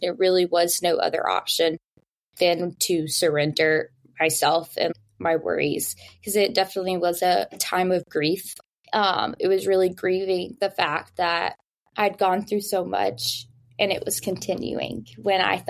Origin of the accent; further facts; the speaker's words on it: Birmingham, Alabama, United States; now in California, United States; I am actually all the way out in California, so very far from home. Born and raised in Birmingham, graduated from Vestavia High School and then went to Alabama